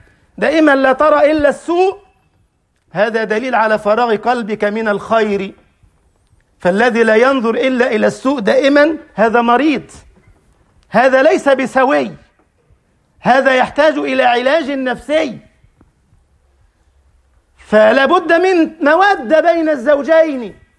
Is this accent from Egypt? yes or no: yes; Egypt; اللي بيسميه عندنا في مصر الدلع